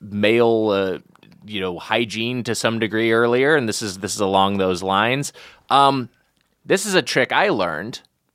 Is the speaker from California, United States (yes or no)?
yes; California, United States; We're both from SoCal.